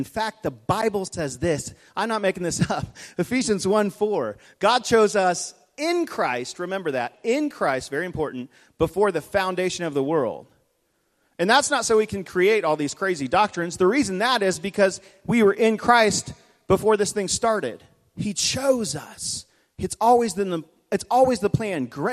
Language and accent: English; the South, United States; I was going to like get on you because I'm from the South.